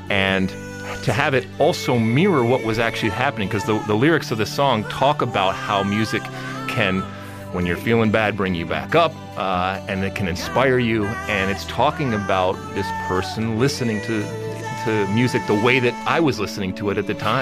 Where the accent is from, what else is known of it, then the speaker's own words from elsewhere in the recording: Michigan, United States; So I grew up outside of Detroit from a musical standpoint, where the 80s really impacted me.